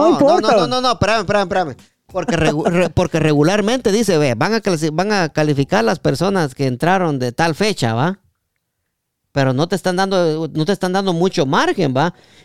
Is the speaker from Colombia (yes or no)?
no; Guatemala; nosotros los latinos que venimos de Guatemala